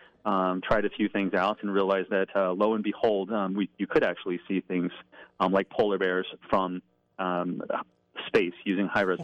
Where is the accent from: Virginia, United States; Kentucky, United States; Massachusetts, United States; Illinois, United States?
Virginia, United States; moved away as an adult; Well, I'm originally from Virginia. I bounced around the country a little bit. I moved to Minnesota about 10 years ago